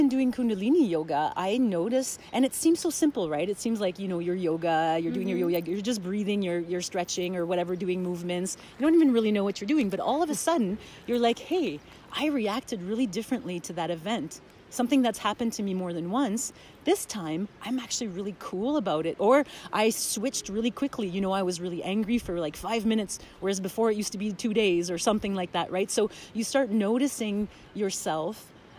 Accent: Alberta, Canada; I'm 42 years old. I'm from Canada, Alberta

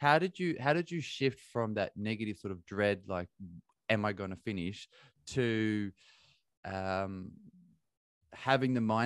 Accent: Bathurst, New South Wales, Australia; But for growing up in Bathurst and traveling to Sydney a hell of a lot for sport

